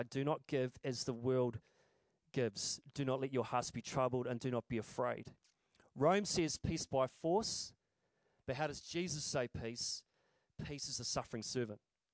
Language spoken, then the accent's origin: English; Dannevirke, Manawatū-Whanganui, New Zealand; And because I come from Danevirk, the land of the Viking, I can steal it because that's what we do down there.